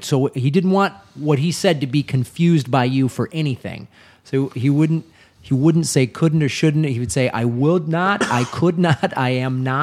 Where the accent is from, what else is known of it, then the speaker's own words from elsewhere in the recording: Chicago, Illinois, United States; like I felt the same way, like growing up in Chicago, like I wanted to see the underbelly.